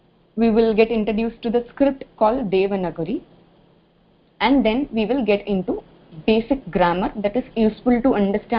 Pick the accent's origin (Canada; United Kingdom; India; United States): India; Tamil Nadu; first language Tamil; See, I'm from Tamil Nadu, I speak Tamil.